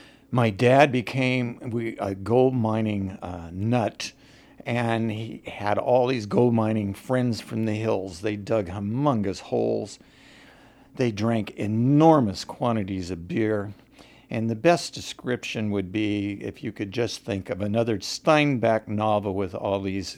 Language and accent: English; Richmond, California, United States; also born or lived in San Francisco; I was born in San Francisco 65 years ago this coming Thanksgiving Day. A year or so later, my parents moved to Richmond, California